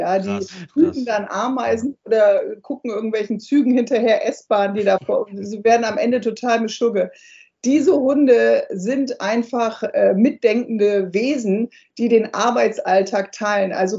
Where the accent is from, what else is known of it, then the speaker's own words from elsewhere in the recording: Northern Germany, Germany; Ich komme ja aus Norddeutschland